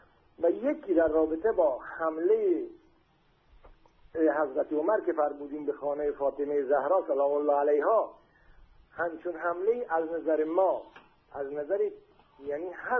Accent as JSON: {"language": "Persian", "town": "Shiraz", "region": "Fars", "country": "Iran", "said": "از برادران اهل سنت شما هستم، از شیرازم."}